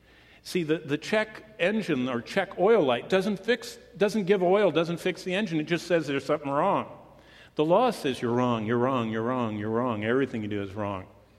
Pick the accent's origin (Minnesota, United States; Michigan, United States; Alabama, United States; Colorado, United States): Michigan, United States; I mean, you know, I was from Michigan.